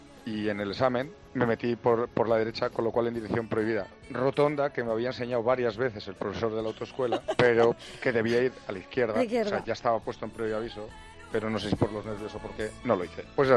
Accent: Bilbao, Basque Country, Spain; also born or lived in Castellón; Yo soy de Bilbao, trabajé e hice una parte de la carrera en Castellón. Me saqué el carnet de conducir en Castellón

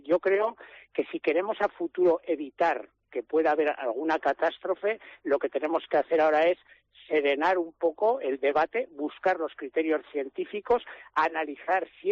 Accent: Artieda, Aragon, Spain; los que somos como de Artieda, que hemos visto como las huertas se inundaban

